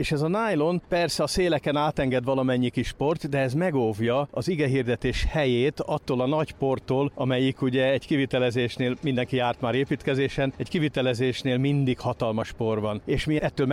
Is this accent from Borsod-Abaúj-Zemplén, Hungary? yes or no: yes; Miskolc, Borsod-Abaúj-Zemplén, Hungary; mi miskolciak vagyunk, és viszonylag közel élünk Kassához.